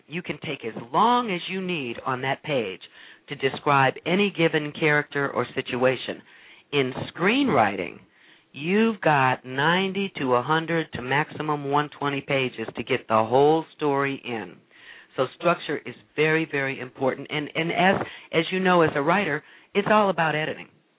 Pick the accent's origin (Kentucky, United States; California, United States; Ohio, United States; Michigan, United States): Michigan, United States; Detroit; I love New York City, and I love my hometown, which is where I am now, which is Detroit. Hello, Detroit.